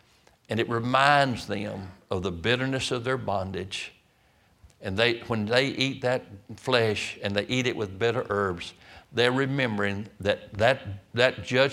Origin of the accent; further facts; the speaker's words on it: Roanoke Rapids, North Carolina, United States; I was in Roanoke Rapids, I got baptized at my hometown there